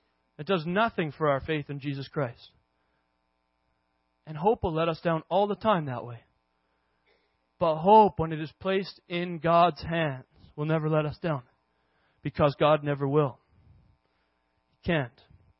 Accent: Williams Lake, British Columbia, Canada; I grew up in Williams Lake, and people don't really go in Williams Lake all that much.

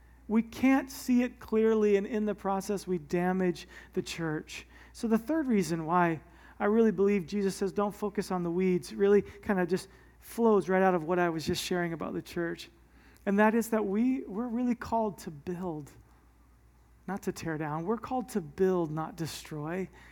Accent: United States; I can say that because I'm an American, by the way

